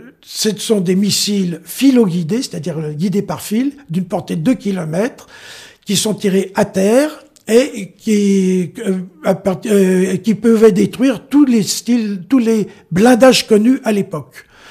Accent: Lyon, Auvergne-Rhône-Alpes, France; born there; Alors moi, je suis lyonnais de naissance et j'ai fait la préparation militaire parachutiste à Lyon.

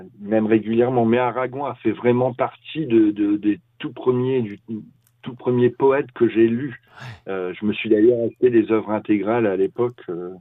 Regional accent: Noyon, Hauts-de-France, France; also born or lived in Denain; Alors moi, je suis né dans le Nord, à Denain, cité minière. J'y ai vécu jusque l'âge de 5-6 ans. Et après, j'ai habité à Noyon en Picardie, mais nous revenions souvent, très très souvent dans le Nord. Je viens d'un milieu ouvrier.

